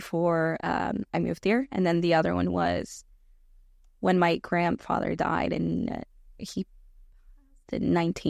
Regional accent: Colombia; accent: Colombian; but I feel like that's why I'm very Colombian. I feel like I haven't lost my culture. My accent in Spanish is very Colombian.

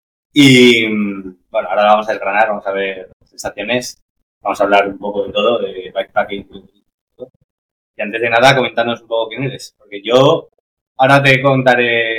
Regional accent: Zaragoza, Aragon, Spain; aprovechando que los dos somos de aquí, de Zaragoza.

